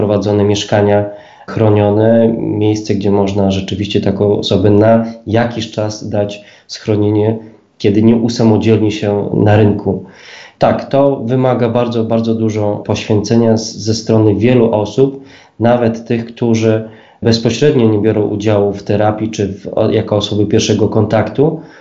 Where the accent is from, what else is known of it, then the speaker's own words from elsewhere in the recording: Janów Podlaski, Lublin Voivodeship, Poland; ja pochodzę z Janowa Podlaskiego, więc to jest województwo lubelskie.